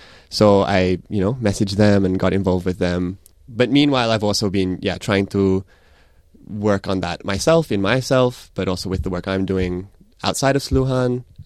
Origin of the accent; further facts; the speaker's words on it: Australia; Filipino-Australian ako. But at the end of the day … you know? Being the Filipino, being Australian are both parts of me.